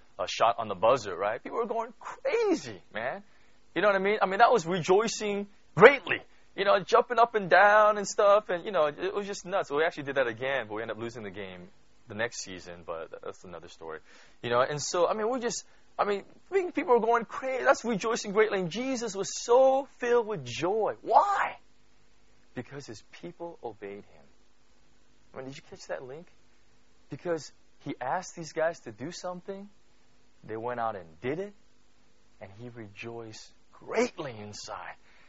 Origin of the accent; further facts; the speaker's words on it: California, United States; we come from Southern California. So one of the huge things in Southern California